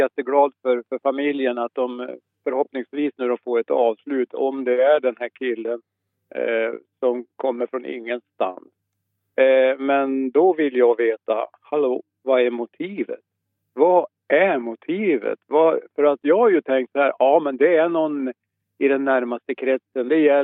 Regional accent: Ullånger, Västernorrland County, Sweden; Den här familjen har ju släktingar upp i där jag kommer ifrån, Ullångerstrakten.

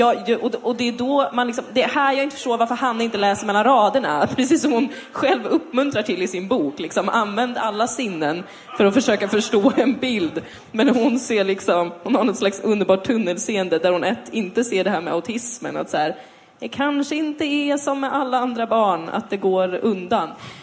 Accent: Täby, Stockholm County, Sweden; Jag har bott i Täby. Jag har vuxit upp i Täby.

